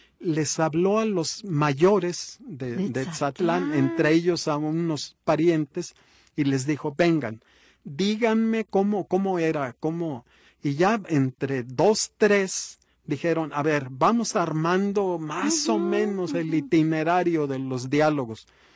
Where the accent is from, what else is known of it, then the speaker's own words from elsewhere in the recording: Guadalajara, Jalisco, Mexico; born there; Sí, aquí nacimos los dos últimos, en Guadalajara, sí.